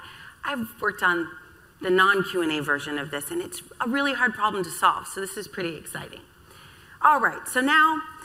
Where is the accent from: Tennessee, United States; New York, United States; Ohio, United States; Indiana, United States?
New York, United States; Manhattan; And I'm from Manhattan. I was born there, right?